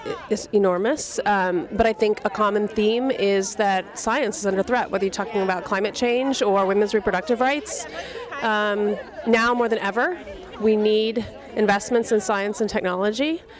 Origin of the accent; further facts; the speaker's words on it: Ithaca, New York, United States; I'm from Ithaca, New York.